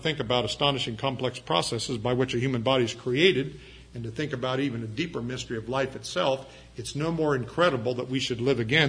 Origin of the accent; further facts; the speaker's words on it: Ireland; So Paul didn't go Irish on him. I'm Irish, I can say that.